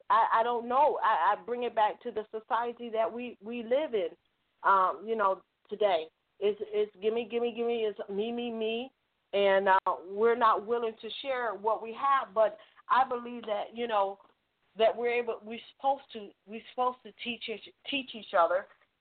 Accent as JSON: {"language": "English", "region": "New York", "country": "United States", "said": "You know, originally, as Miss Gigi read my bio, I'm from New York"}